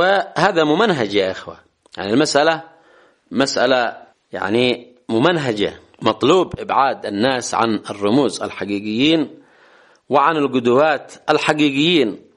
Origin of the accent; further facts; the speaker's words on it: Yemen; سواء عندنا في اليمن أو في السعودية